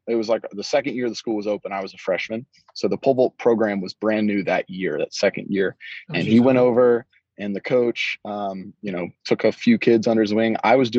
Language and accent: English; Acworth, Georgia, United States; I'm originally from Ackworth, Georgia, which is just outside. Everybody says Atlanta. I'm from Atlanta, Georgia, but I'm outside of Atlanta, basically.